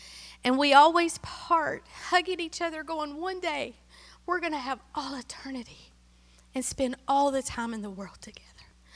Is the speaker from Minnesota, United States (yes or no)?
no; Tennessee, United States; She was from Mississippi, and I'm from Tennessee.